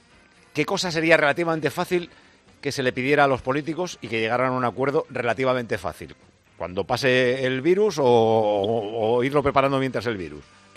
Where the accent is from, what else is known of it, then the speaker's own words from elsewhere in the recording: Tineo, Asturias, Spain; Hace poco entrevisté en mi pueblo, en Tineo, en Asturias